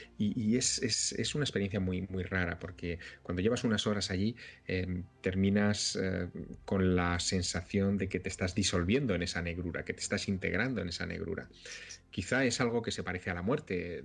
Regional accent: Teruel, Aragon, Spain; Yo empecé a participar los sábados por la mañana en un programa infantil en mi ciudad natal, en Teruel

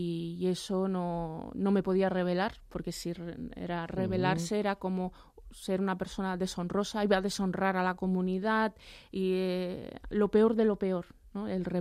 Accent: Figueres, Catalonia, Spain; also born or lived in Barcelona; yo soy nacida en Barcelona, pero crecí en Figueras.

